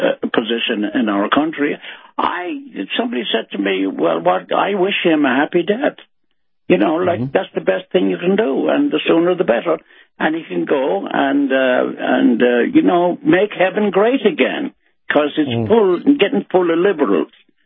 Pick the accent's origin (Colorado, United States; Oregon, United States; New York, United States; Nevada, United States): New York, United States; New York City; born there; And I, when I was born in Brooklyn, as you said